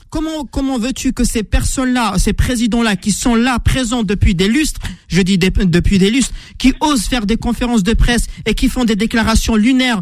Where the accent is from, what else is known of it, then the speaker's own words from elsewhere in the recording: Béjaïa, Béjaïa Province, Algeria; Moi, j'ai eu l'occasion de vivre ce respect parce que je viens de Béjaïa.